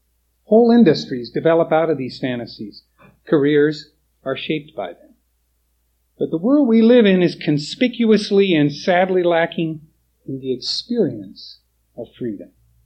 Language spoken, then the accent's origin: English; Oregon, United States; Now, I'm from Oregon. We go down to the Oregon coast, and kite flying is a big deal because the wind always blows.